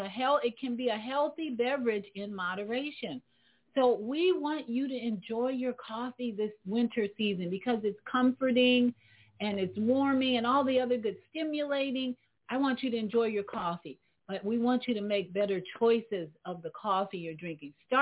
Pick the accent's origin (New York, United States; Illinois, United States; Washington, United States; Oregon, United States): Illinois, United States; Chicago; Chicago's my hometown, and I've visited in the last this year. I visited twice this year